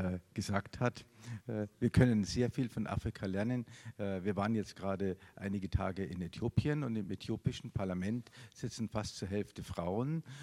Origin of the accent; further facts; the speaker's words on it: Bavaria, Germany; Und da kann ich nur als Bayer sagen, wir sind bescheiden.